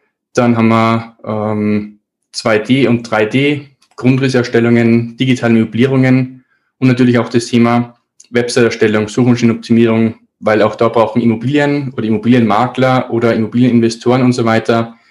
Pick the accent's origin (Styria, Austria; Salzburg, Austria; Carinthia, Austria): Salzburg, Austria; Oberndorf; Ja, wo komme ich her? Du hast ja schon gesagt, aus Salzburg oder aus einem kleinen Nebenort von Salzburg, aus Oberndorf genauer gesagt.